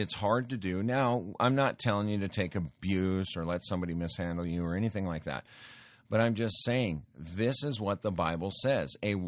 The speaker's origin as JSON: {"language": "English", "region": "Montana", "country": "United States", "tie": "born or raised there", "said": "I grew up in Montana, and I got exposed to a lot of those rough old, you know, backwoods ranchers or out in the central Montana ranchers"}